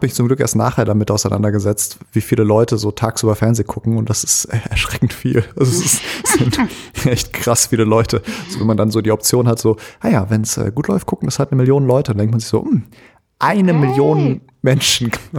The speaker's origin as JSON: {"language": "German", "region": "North Rhine-Westphalia", "country": "Germany", "said": "ich bin ja Rheinländer"}